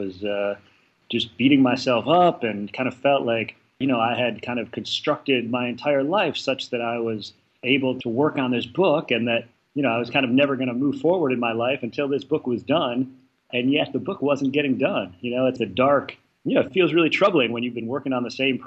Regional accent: Wisconsin, United States; I grew up in Wisconsin, and as you say, I went to Harvard

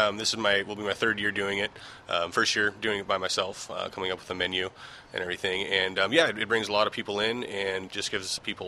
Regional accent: Los Osos, California, United States; I grew up in Los Osos. Pretty much been here.

